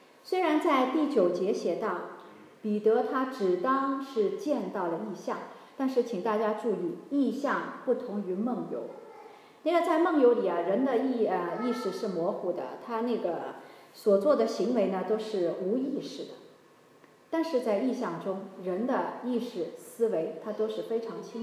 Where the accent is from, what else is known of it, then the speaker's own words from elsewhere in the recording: Shanghai, China; 你知道我们上海人，虽然我们住房条件不好，家里很小